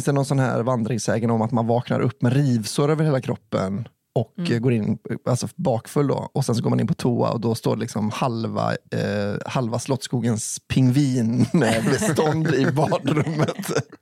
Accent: Borås, Västra Götaland County, Sweden; Med detta sagt ska vi förflytta oss till en sen lördagskväll i min hemstad Borås.

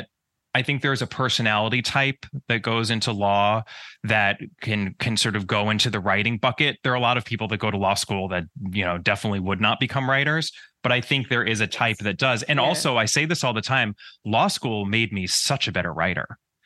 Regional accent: New York, United States; So I grew up in the suburbs of New York. In the States, we call it the tri-state area.

